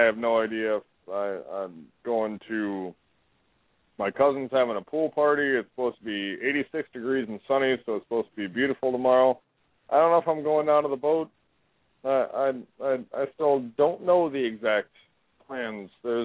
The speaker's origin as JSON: {"language": "English", "region": "the South", "country": "United States", "said": "I'm able to poke fun at this because I'm from the South too"}